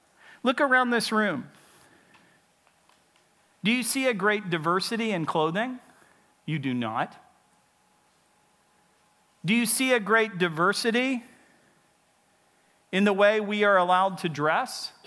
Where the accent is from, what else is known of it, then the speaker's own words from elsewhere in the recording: United Kingdom; And people keep telling us we're selfish because my demographic group in Britain is dying out.